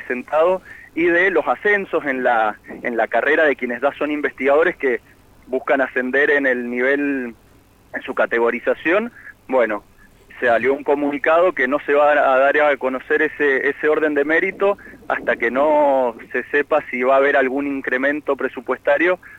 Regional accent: Argentina

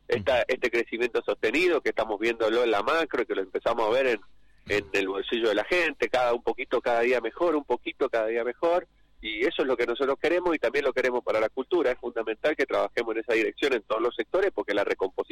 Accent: Mendoza, Argentina; Yo soy provinciano, yo soy de Mendoza, y yo lo vivía cuando era pibe

